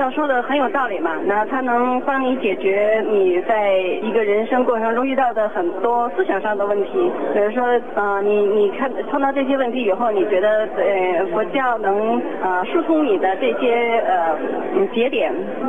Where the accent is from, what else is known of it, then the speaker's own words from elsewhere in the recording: Beijing, China; 从中国来的